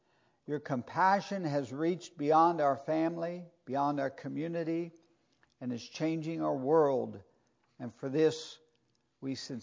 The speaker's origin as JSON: {"language": "English", "town": "Elizabethtown", "region": "Pennsylvania", "country": "United States", "tie": "born or raised there", "said": "I grew up in Elizabethtown in Lancaster County"}